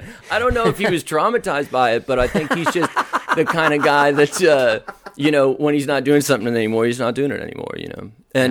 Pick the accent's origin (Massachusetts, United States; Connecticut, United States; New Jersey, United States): Massachusetts, United States; Boston; Yeah, I grew up on the South Shore.